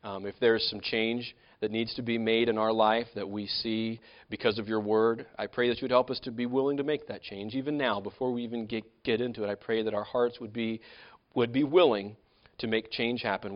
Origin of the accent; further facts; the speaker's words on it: Mangum, Oklahoma, United States; also born or lived in Illinois / Tulsa; shortly after I moved to Oklahoma as a boy, I moved here from Illinois and to the Tulsa area. And then when I was in junior high school, we moved to Mangum, the Mangum area.